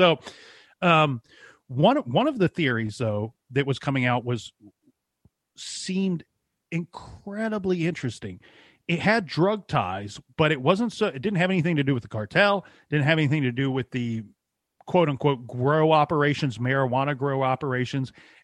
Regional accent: Ohio, United States; look, and I'm allowed to say this because I'm from Ohio, you have rednecks and hillbillies running these little drug operations

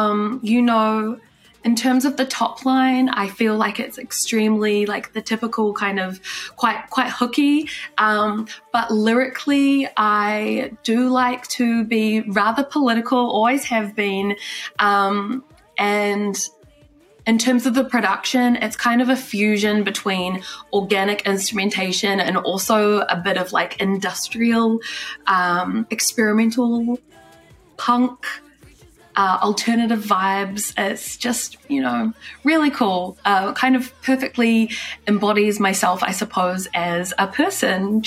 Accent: New Zealand; I'm from Aotearoa, from New Zealand. My iwi, my tribe, is Ngāti Tipa, Waikato Tainui.

